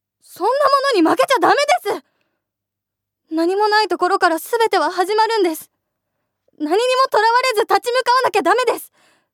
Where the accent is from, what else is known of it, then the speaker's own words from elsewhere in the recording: Hiroshima, Japan; moved away as an adult; now in Tokyo, Japan; 地元は広島なんですけど、二十歳の時に上京してきまして、